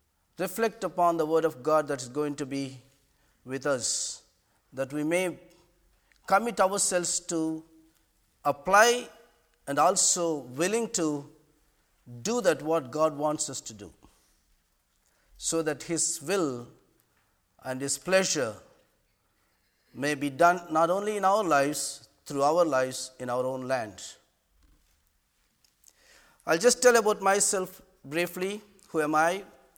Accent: Hyderabad, Telangana, India; English is a second language; I come from India, a place called Hyderabad city. This is the beginning of southern part of India where north and south separates. The state is called Andhra Pradesh. We speak Telugu language.

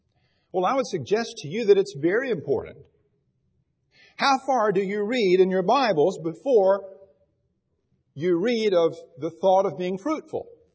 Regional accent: Raleigh, North Carolina, United States; It's like, I grew up in Raleigh. I don't know anything about plants, strawberry plants.

